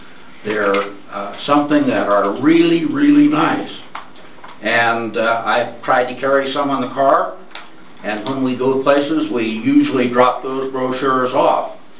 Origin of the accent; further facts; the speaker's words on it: La Pine, Oregon, United States; I said, I'm from Lapine and I'd like to know if you would please put some of these brochures out.